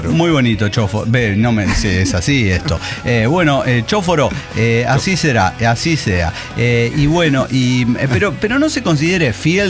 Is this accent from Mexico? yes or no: yes; Tlaxcala, Mexico; now in Playa del Carmen, Mexico; yo vivo en Playa del Carmen y escuché que hay desintegrados por acá, aunque originalmente soy de Tlaxcala, que sí existe